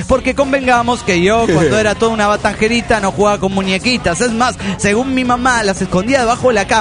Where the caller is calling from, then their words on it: Monterrey, Nuevo León, Mexico; de Monterrey.